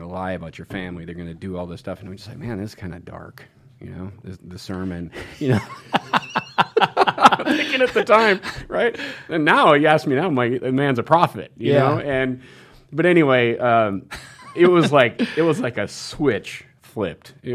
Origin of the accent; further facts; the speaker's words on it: North Dakota, United States; It's cool. Don't worry about it. You know, I'm from North Dakota. I got you.